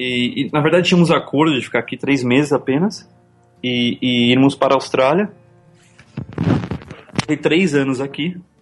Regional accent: Brazil; now in Hong Kong; A história mais comprida antes, o motivo que eu saí do Brasil e outras coisinhas

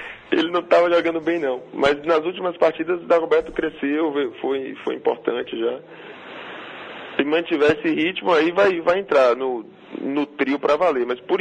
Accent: Bahia, Brazil; Eu sou baiano

